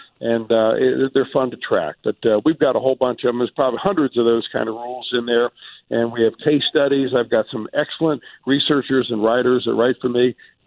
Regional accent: Cincinnati, Ohio, United States; And I told him I was from Cincinnati.

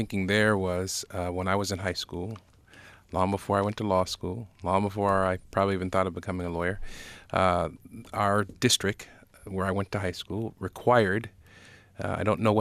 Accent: United States; And I said, because I'm an American, I'm not required to stand.

